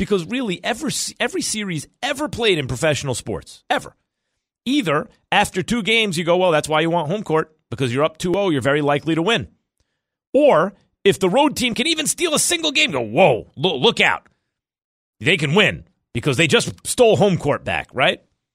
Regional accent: New York City, New York, United States; I grew up in New York City.

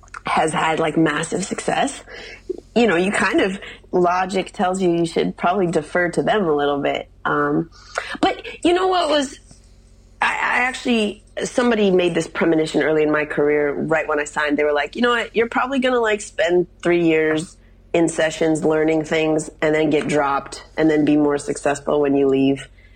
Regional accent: Midwest, United States; as I mentioned to you, I'm from the Midwest.

